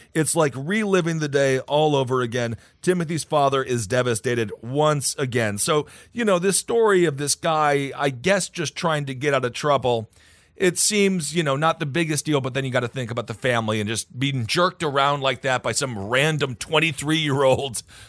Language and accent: English; North Dakota, United States; born there; I was born in North Dakota